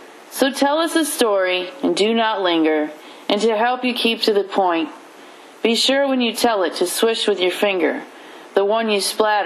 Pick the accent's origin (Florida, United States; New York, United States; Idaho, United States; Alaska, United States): Florida, United States; Key West; I'm hailing from Key West, Florida.